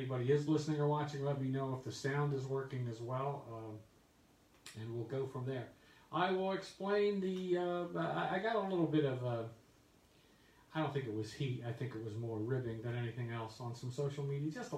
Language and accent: English; New Jersey, United States; I grew up in South Jersey and watched the Eagles.